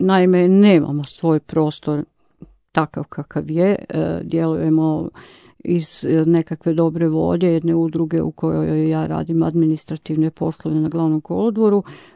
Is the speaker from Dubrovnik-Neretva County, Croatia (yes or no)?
no; Zagreb, City of Zagreb, Croatia; U gradu, kod nas u Zagrebu, odnosno u Hrvatskoj